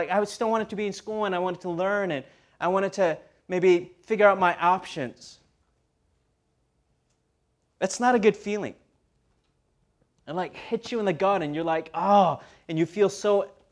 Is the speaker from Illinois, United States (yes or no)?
no; Minnesota, United States; And I really wanted to go back home. I grew up in Minnesota.